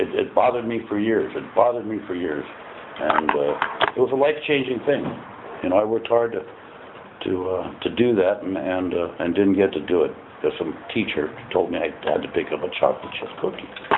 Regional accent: Studio City, California, United States; born there; You know, I was born in Studio City, California, upper middle class family.

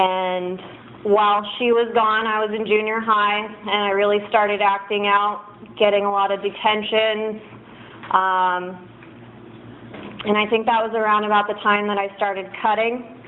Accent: Santa Maria, California, United States; born there; I was born here in Santa Maria in 1987. I'm turning 28 this year.

